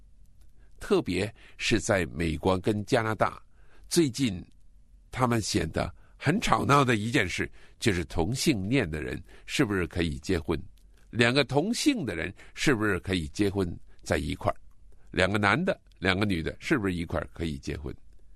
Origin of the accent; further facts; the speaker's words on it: China; born there; 原来我出生在日本人侵略我们中国的那个年头